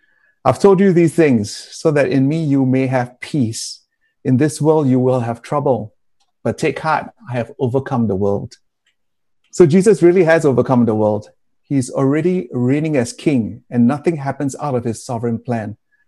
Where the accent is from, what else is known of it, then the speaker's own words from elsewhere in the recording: Singapore; I'm a Singaporean